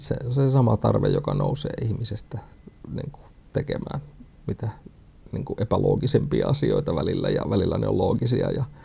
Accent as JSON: {"language": "Finnish", "region": "Satakunta", "country": "Finland", "said": "Mun puolisoni Katja on kotoisin Raumalta. Ollaan satakuntalaisia."}